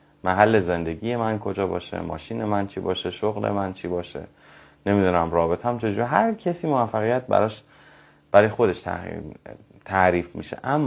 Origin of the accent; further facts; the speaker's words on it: Tehran, Tehran Province, Iran; moved away as an adult; now in Mashhad, Iran; من مشهد رو بیشتر دوست داشتم، با اینکه از 3 سالگی تا 36 سالگی تا 34 سالگی تهران بودم، یعنی 31 سال زندگی من تهران بودم،